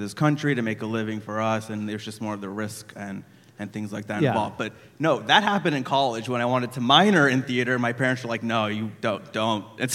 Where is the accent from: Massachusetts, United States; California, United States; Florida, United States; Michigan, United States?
Florida, United States; No, I grew up in Central Florida in a beachy town and kind of the same thing.